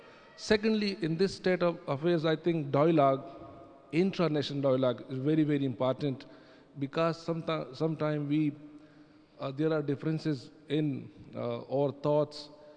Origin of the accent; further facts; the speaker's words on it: Pakistan; now in London, United Kingdom; I come from Pakistan.